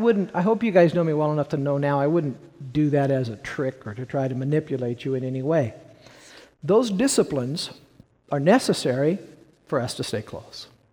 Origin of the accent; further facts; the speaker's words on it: Missouri, United States; Now, I'm from Missouri, so I'm hard-headed.